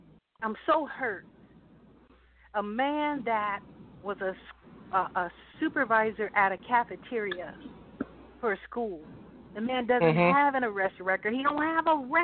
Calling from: Atlanta, Georgia, United States; I'm calling from Atlanta.

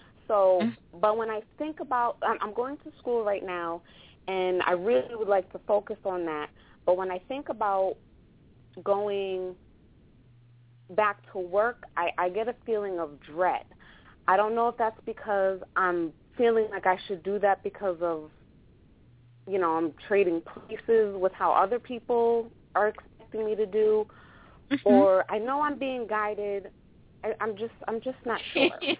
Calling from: Connecticut, United States; I'm calling from Connecticut.

